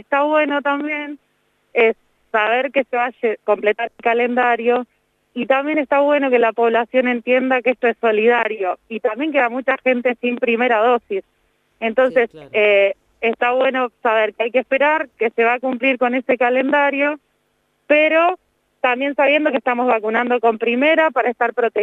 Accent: Neuquén, Argentina; No es mapuche, pero soy de Neuquén.

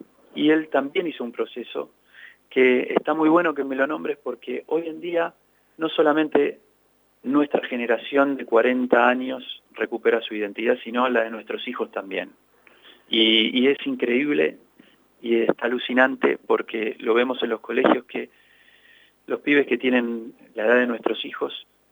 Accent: La Plata, Buenos Aires Province, Argentina; Yo me crié, paradójicamente, en el Parque Saavedra, a una cuadra del Parque Saavedra, así que a menos de 10 cuadras de acá.

